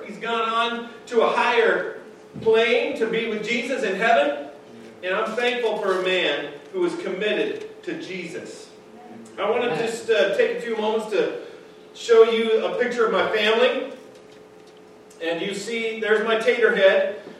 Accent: Taylor, Nebraska, United States; I grew up in Taylor, Nebraska, Loup County Public School, High School 40.

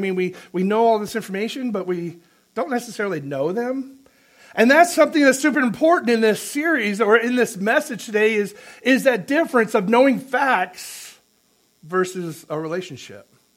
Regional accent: San Diego, California, United States; But I grew up in San Diego, and how can I not be a Charger fan, especially in the 80s with Dan Fouts and Winslow and Chandler and all those great wide receivers?

